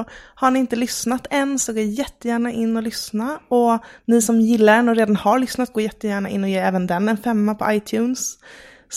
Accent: Stockholm, Stockholm County, Sweden; now in Malmö, Sweden; Jag är egentligen från Stockholm. Det kanske man kan lista ut min dialekt, tänker jag.

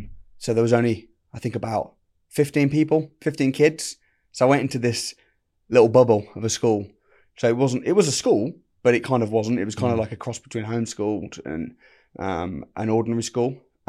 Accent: Warsaw, Masovian Voivodeship, Poland; Well, I grew up in Warsaw, which probably didn't help me, because then when I got into the business world and all the etiquette, I didn't understand the etiquette at all.

